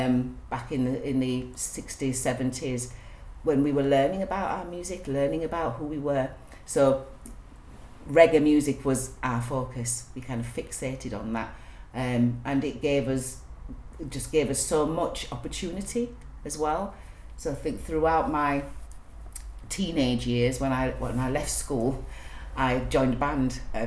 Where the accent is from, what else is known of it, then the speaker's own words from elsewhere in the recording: Leeds, Yorkshire and the Humber, United Kingdom; born there; I was born in Leeds, and I'm a singer, songwriter, and performer.